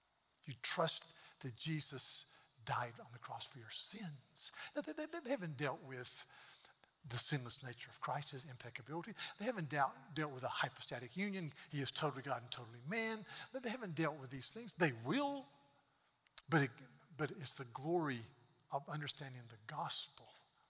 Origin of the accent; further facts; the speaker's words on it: North Carolina, United States; Well, I'm from North Carolina. I want to hit him in the nose. I said, you're criticizing my state.